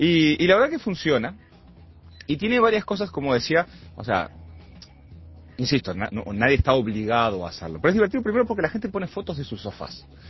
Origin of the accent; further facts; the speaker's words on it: Uruguay; para nosotros los uruguayos que somos bastante devotos de la Virgen del Codo